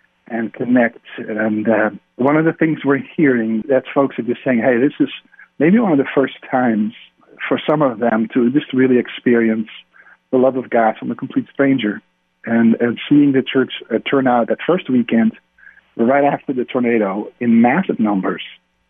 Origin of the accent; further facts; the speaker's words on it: Netherlands; English is a second language; My fellow countrywoman, I'm from Holland